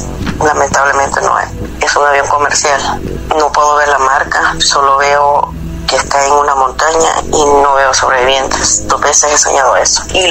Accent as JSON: {"language": "Spanish", "country": "El Salvador", "lives_now": "London, United Kingdom", "said": "soy de El Salvador, pero"}